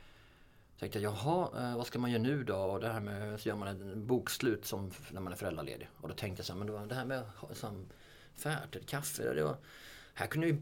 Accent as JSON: {"language": "Swedish", "town": "Lidingö", "region": "Stockholm County", "country": "Sweden", "said": "Och liksom vi bara, nej vi är från Lidingö."}